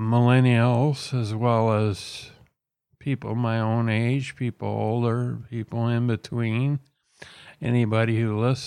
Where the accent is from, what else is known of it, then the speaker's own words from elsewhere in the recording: Worthington, Minnesota, United States; And Worthington Senior High in Worthington, Minnesota, which is my hometown. We moved due to family reasons, the death of my father being one of them.